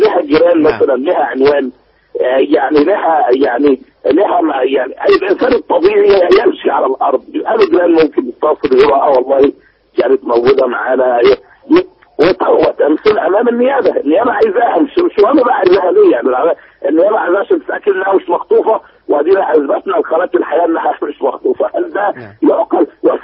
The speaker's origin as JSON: {"language": "Arabic", "country": "Egypt", "said": "انا كمواطن مصري"}